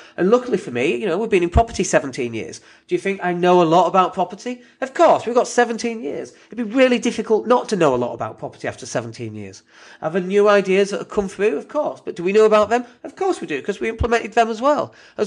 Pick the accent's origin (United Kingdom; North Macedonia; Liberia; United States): United Kingdom; Leeds, Yorkshire and the Humber; people who live in Leeds are more likely to know about me because that's my hometown.